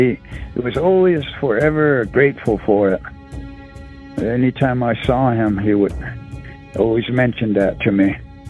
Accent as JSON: {"language": "English", "region": "Navajo Nation", "country": "United States", "tie": "born or raised there", "said": "That was part of my traditional upbringing beliefs, because I grew up in Navajo Diné sheep camp."}